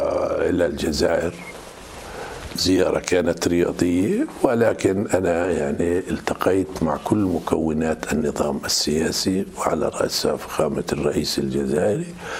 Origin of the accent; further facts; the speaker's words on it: Palestine; إحنا كفلسطينيين إحنا النقيض الاستراتيجي لهذا الاحتلال